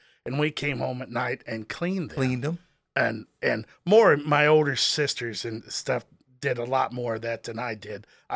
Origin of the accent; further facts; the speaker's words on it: Shipman, United States; I was born and raised in Shipman. My parents moved here when my mom was, 6 months pregnant with me.